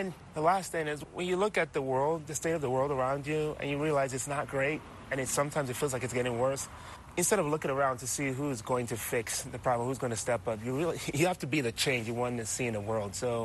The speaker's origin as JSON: {"language": "English", "region": "Lagos", "country": "Nigeria", "tie": "born or raised there", "lives_now": "United States", "said": "I grew up in Lagos, Nigeria, and I know what my origins were like."}